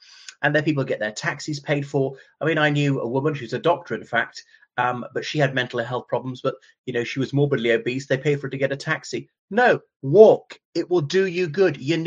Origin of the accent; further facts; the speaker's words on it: Ireland; from Ireland.